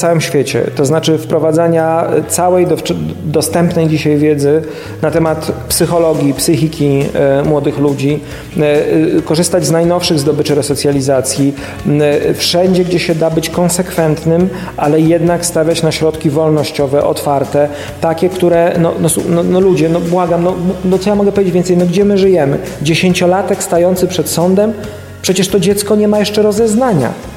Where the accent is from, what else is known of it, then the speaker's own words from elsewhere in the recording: Podlaskie Voivodeship, Poland; Ja sam pochodzę z Podlasia, jak wszyscy dobrze wiedzą. To jest miejsce, gdzie mniejszości są bardzo wyraźnie, ich obecność zaznaczona.